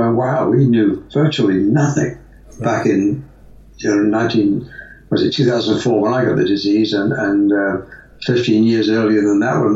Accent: England, United Kingdom; now in United States; I'm an expat Brit, or whatever they call it, living in California, but born and raised in England.

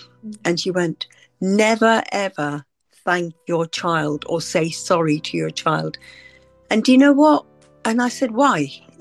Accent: Uganda; I was brought up in Uganda.

